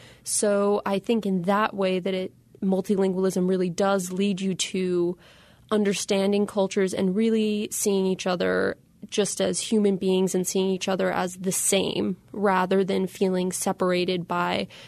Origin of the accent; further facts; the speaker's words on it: Washington, District of Columbia, United States; But for me, growing up in Washington, D.C., especially during that time in the early 2000s and in the wake of 9/11